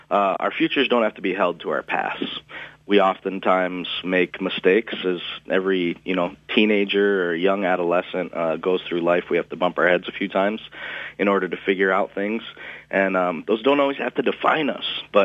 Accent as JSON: {"language": "English", "region": "New York", "country": "United States", "tie": "born or raised there", "said": "I grew up in New York until I was about seven."}